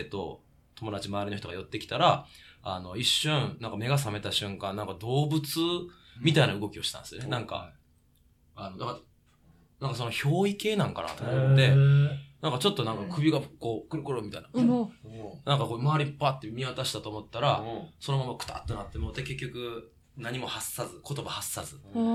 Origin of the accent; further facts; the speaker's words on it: Kyoto, Japan; 僕京都出身なんですけど